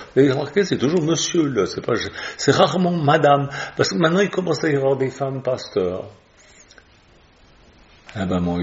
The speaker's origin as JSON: {"language": "French", "country": "Switzerland", "said": "moi je viens pas de France, je suis suisse, et en Suisse, il y a quand même"}